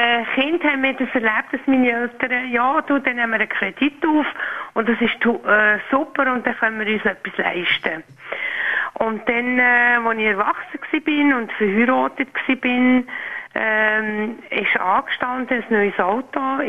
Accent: Grenchen, Solothurn, Switzerland; Ich bin nicht aus Arberg, ich bin aus Grenchen.

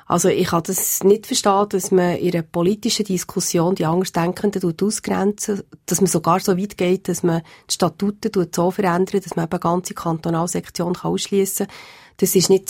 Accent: Bern, Switzerland; Ich bin in Bern aufgewachsen, habe die ersten fast 20 Jahre von meinem Leben hier verbracht. Bin dann nachher wegen der Liebe zum Dorfschullehrer aufs Land gekommen und seit 28 Jahren bin ich jetzt dort.

